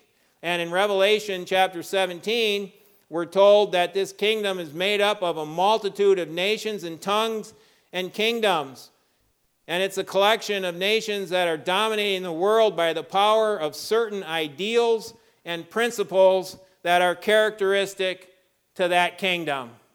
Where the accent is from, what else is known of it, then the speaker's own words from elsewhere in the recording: South Africa; Well, I'm from South Africa, you know?